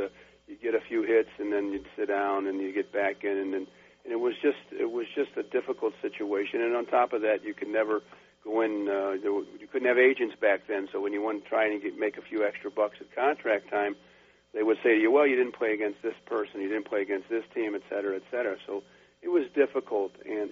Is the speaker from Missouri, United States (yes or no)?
yes; St. Louis, Missouri, United States; he knew me when I was a kid growing up in St. Louis